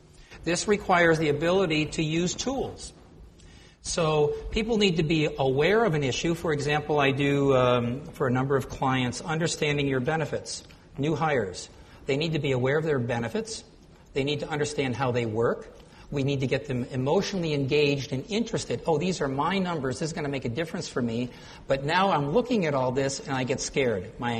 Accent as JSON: {"language": "English", "town": "Rochester", "region": "New York", "country": "United States", "tie": "born or raised there", "also_born_or_lived": "Finland", "said": "I was actually born in Finland, but I grew up in Rochester"}